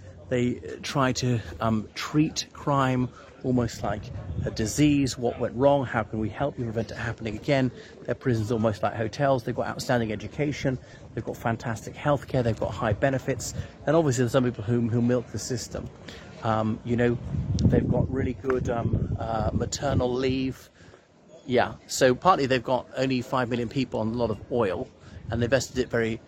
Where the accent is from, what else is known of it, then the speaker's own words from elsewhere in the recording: Ireland; from Ireland